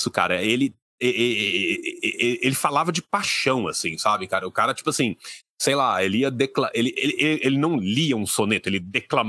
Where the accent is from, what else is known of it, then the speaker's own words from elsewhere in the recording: Pompéu, Minas Gerais, Brazil; Nessa época, eu ia muito no interior, na cidade de onde eu vim, né, que era Pompéu